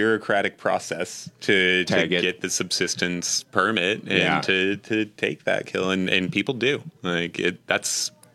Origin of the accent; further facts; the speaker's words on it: Alaska, United States; Like we were born and raised in Alaska, and I never made it to Sitka because I couldn't.